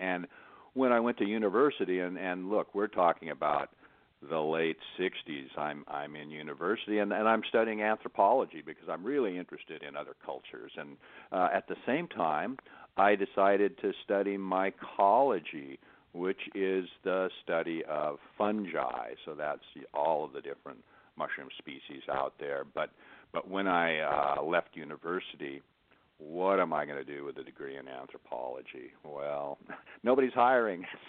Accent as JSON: {"language": "English", "region": "Washington", "country": "United States", "tie": "born or raised there", "said": "Well, I was born and raised up in the Pacific Northwest, and that corner of the U.S. is Washington's the Evergreen State. It's got lots of forests, lots of lakes and rivers"}